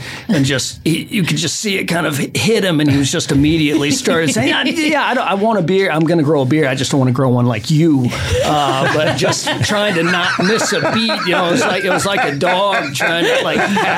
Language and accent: English; Belmont, Massachusetts, United States; from a little town, Belmont, right beside Boston.